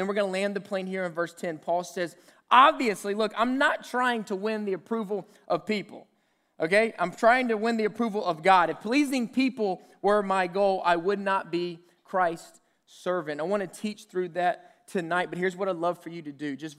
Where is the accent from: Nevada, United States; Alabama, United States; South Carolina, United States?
South Carolina, United States; I grew up in South Carolina